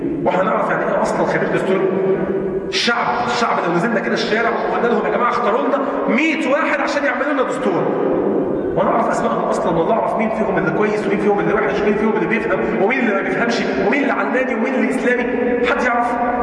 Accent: Egypt; مش احنا ناس مصريين؟

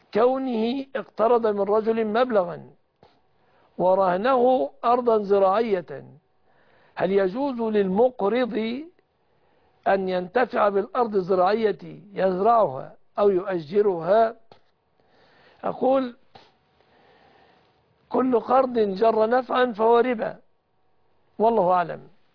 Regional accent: Egypt

